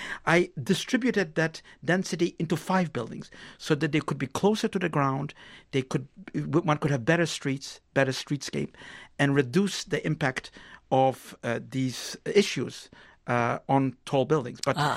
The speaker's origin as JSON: {"language": "English", "region": "New York", "country": "United States", "said": "As a New Yorker, no New Yorker wants to reduce Lower Manhattan to a village."}